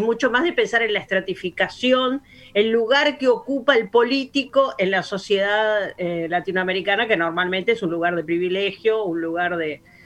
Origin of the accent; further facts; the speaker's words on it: Argentina; Bueno, yo soy argentina.